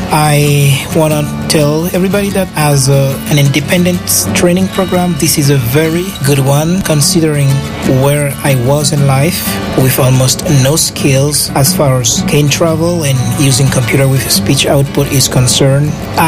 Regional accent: Haiti; I am from Haiti in the Caribbean. I've been at the Colorado Center for the Blind for nearly 11 months

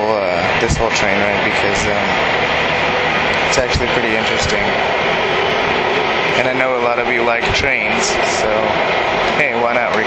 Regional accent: Casa Grande, Arizona, United States; now in Los Angeles, United States; I am Hispanic. I'm totally blind. I've been totally blind since birth. I was born in Arizona, Casa Grande, Arizona, or Casa Grande. I went to a school for the blind in Tucson.

